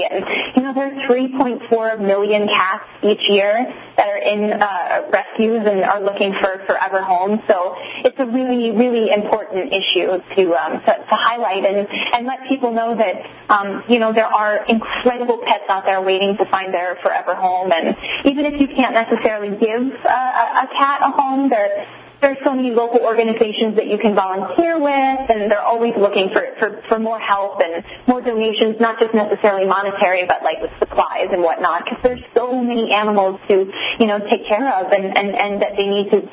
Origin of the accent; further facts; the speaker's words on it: Orlando, Florida, United States; I did, yes, and I grew up in Orlando.